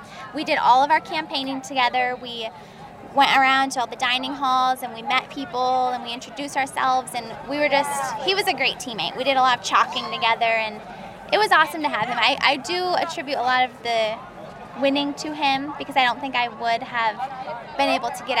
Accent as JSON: {"language": "English", "town": "Kane", "region": "Pennsylvania", "country": "United States", "said": "He's from Warren, Pennsylvania, and I'm from Kane, so we knew each other from high school."}